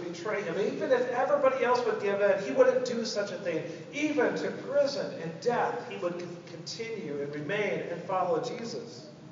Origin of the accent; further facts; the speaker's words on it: Minnesota, United States; I'm from Minnesota, so I don't take very many risks